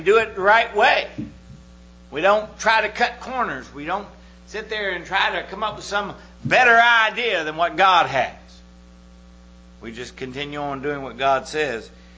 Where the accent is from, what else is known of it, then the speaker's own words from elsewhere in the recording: Texas, United States; You know, I'm from Texas.